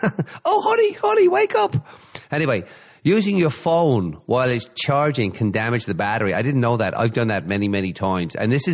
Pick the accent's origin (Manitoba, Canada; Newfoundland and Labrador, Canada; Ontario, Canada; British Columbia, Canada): Newfoundland and Labrador, Canada; St. John's; I'm from Newfoundland, right? Newfoundland. I can do a little Irish. It's Irish and Newfie. It's close. It's a little softer. I'm from St. John's.